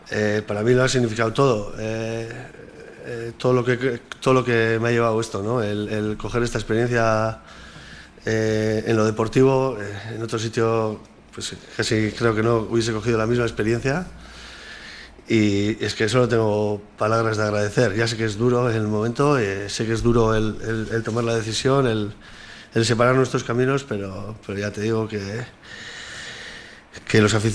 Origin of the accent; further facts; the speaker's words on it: Amorebieta, Basque Country, Spain; soy de Amorebieta